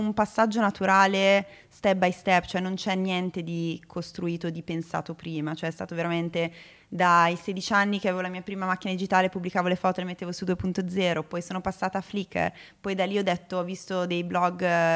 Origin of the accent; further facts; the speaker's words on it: Cremona, Lombardy, Italy; crescendo comunque a Cremona non mi sono mai sentita veramente parte di un gruppo